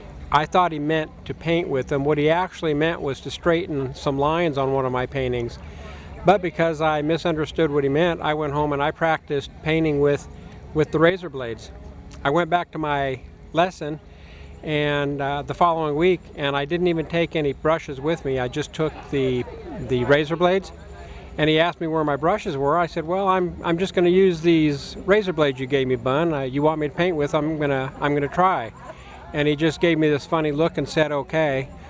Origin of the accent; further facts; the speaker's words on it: Nashville, Tennessee, United States; I'm from Nashville, and it's Off the Edge Art.